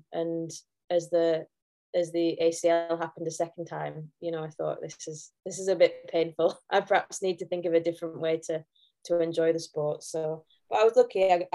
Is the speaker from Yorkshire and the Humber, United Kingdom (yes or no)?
yes; Sheffield, Yorkshire and the Humber, United Kingdom; So I'd got signed up for a football academy with Sheffield Wednesday, that were my kind of club, my hometown club.